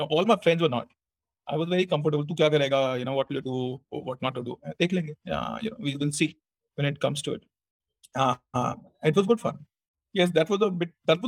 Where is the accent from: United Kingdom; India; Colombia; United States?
India; Meerut, Uttar Pradesh; So if you say these three, I didn't move at all. You know, I'm born and brought up in Meerut. My schooling was very stable.